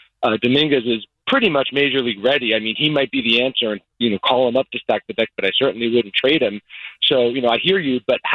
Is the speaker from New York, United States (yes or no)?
yes; New York, United States; also born or lived in Chicago; I'm from New York. I'm on vacation in Chicago. I lived here for like 7 years, so I got Chicago ties.